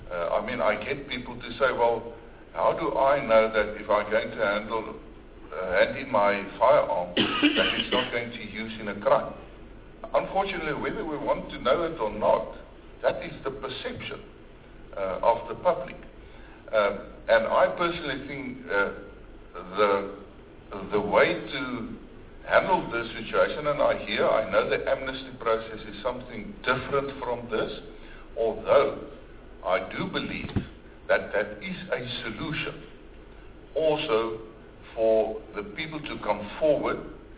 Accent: Stilfontein, North West, South Africa; on Tuesday in my hometown in Stilfontein

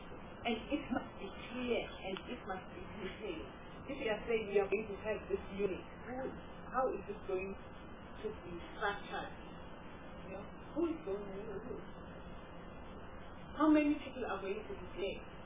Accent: Botswana; Fortunately, I'm from Botswana, and I have an experience.

